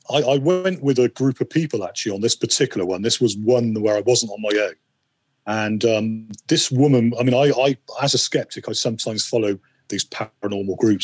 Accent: Bristol, South West England, United Kingdom; Well, I come from Bristol, actually.

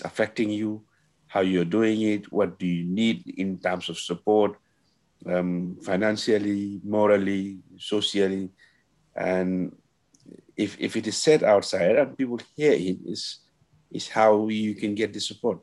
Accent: Gambia; myself, I'm an immigrant. I came from the Gambia.

